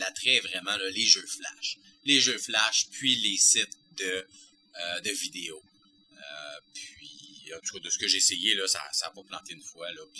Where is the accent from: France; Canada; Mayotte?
Canada; Quebec; En tant que Québécois, la seule chose qui manque présentement